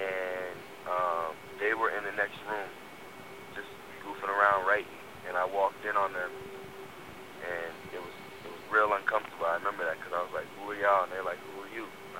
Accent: Beverly Hills, California, United States; I grew up in Beverly Hills, and I guess I had more than a lot of kids growing up

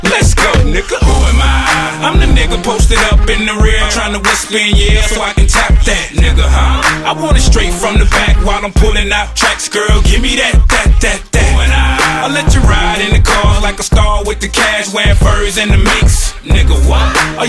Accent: the South, United States; Y'all niggas forgot I was from the South, huh?

